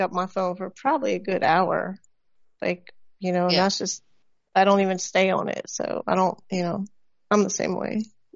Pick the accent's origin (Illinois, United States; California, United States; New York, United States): California, United States; also born or lived in Colorado, United States; I grew up in California. I spent 13 years in Colorado, and then I moved here.